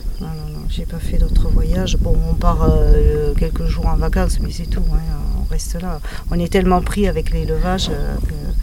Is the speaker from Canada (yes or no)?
no; Occitanie, France; born there; Alors, je suis cossenarde. Donc, je suis née sur le Cosse Noir et donc j'habite sur le Cosse Méjean depuis pas loin de 40 ans.